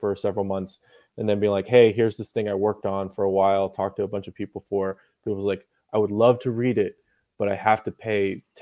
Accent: Salt Lake City, Utah, United States; now in Los Angeles, United States; I mean, I came to Los Angeles from Salt Lake City.

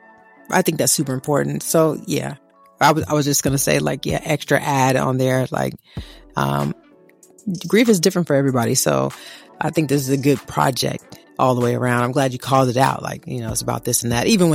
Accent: Evansville, Indiana, United States; And of course, if I'm from Evansville, Indiana, so there's a river walk there. There's a river there.

